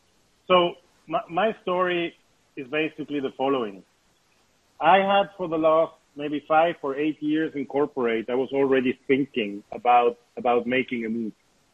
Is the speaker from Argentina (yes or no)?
yes; Argentina; also born or lived in Switzerland / Panama / Venezuela; I come from a Swiss family. I was born in Switzerland, but I basically was not raised there. I was raised in Latin America, between Panama, Venezuela, and mostly Argentina. So I lived over 20 years of my life in Latin America. My parents were expats.